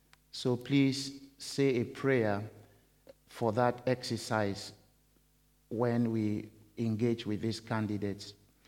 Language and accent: English; Cameroon; now in Scotland, United Kingdom; In Cameroon, my home country, we do Communion at least 12 times a year.